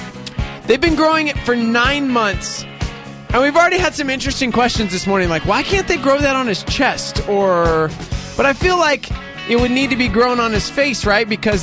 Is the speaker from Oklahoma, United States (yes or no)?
no; Texas, United States; moved away; also born or lived in New Mexico; I grew up in Texas.